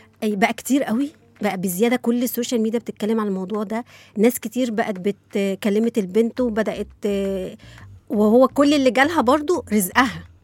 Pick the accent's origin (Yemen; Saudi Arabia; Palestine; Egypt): Egypt; لازم يتطبق عندنا في مصر